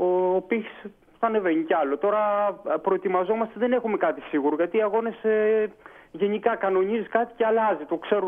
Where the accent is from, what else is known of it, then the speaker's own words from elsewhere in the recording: Agrinio, West Greece, Greece; also born or lived in Athens; είχαμε πάρει μετάθεση από Αθήνα για να μαζέψουμε μόρια κάποια στιγμή να έρθουμε στον τόπο μου εδώ στο Αγρίνιο.